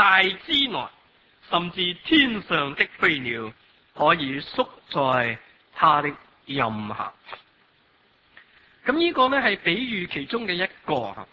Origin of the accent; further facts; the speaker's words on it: China; 原来犹太人习惯了形容小用什么形容呢譬如我们中国人都是哎芝麻那么小的嘛